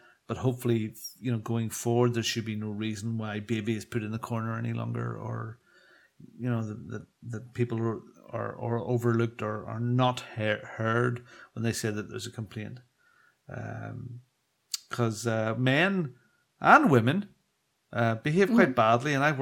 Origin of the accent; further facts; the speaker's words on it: Northern Ireland, United Kingdom; I mean, frick me, I'm from Northern Ireland. God almighty. I mean, Catholics, Protestants kicking each other like mad. There was no coloured people here because of the troubles.